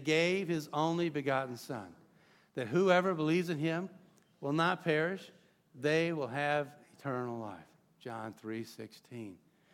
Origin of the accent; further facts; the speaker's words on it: Georgia, United States; Now, I grew up in Georgia, but I think this verse made it this far north.